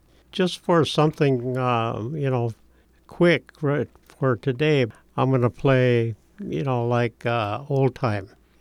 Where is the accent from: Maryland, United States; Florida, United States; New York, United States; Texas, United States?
Florida, United States; Miami; also born or lived in Duluth, United States; I went to school in Miami, Florida.